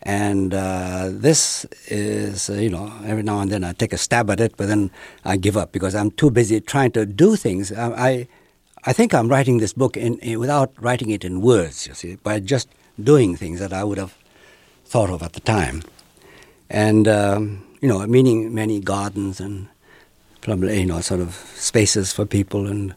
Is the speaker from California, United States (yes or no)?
no; New York, United States; since I was from New York, after all, I didn't have to comply to this order to be locked up.